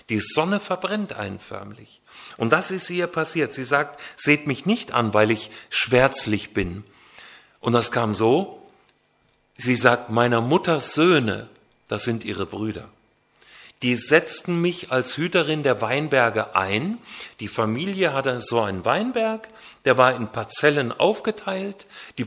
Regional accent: Baden-Württemberg, Germany; Ich komme mehr aus der Neckarregion. Da habe ich lange gelebt in Baden-Württemberg.

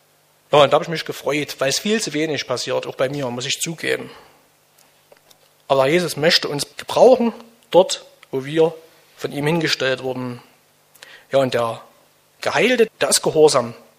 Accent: Saxony, Germany; hier in Sachsen, wir sind ja alle aus der Region hier

